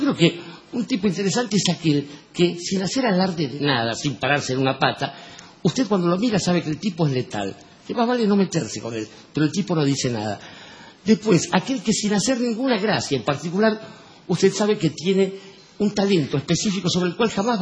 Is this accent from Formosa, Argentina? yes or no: no; Barracas, Buenos Aires Province, Argentina; born there; Yo nací en Barracas, ¿por qué tengo que estar acá?